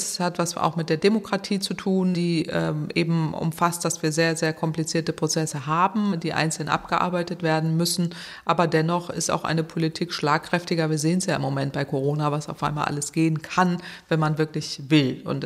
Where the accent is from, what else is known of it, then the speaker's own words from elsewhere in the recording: Northwest Germany, Germany; Ich komme aus dem Nordwesten Deutschlands, da gibt es ganz viel Gegenwind.